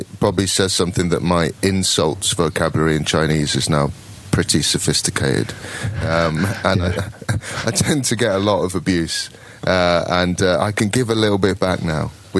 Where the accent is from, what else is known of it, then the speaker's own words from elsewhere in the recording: Nottingham, East Midlands, United Kingdom; Maybe it's a Midlands thing, I'm from Nottingham